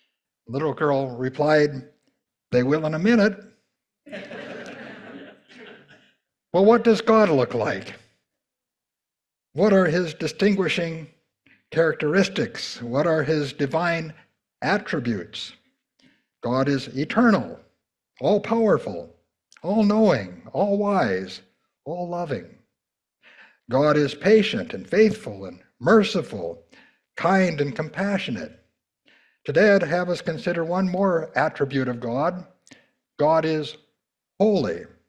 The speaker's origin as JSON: {"language": "English", "town": "Ephrata", "region": "Washington", "country": "United States", "tie": "born or raised there", "said": "I grew up in Ephrata"}